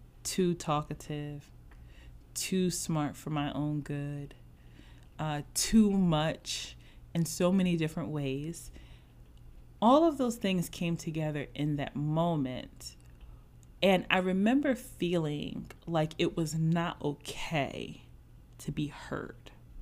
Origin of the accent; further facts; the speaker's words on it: Philadelphia, Pennsylvania, United States; I'm from Philadelphia. Philadelphia, we had a urban clothing store in the city at the time called City Blue.